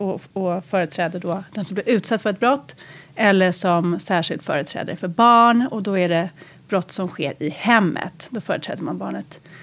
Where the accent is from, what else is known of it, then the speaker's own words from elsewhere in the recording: Lidingö, Stockholm County, Sweden; Jag växte upp på Lidingö. Och där är ju en ganska skyddad verkstad, kan man säga. Men jag har en väldigt musikalisk familj, så att jag gick på Adolf Fredrik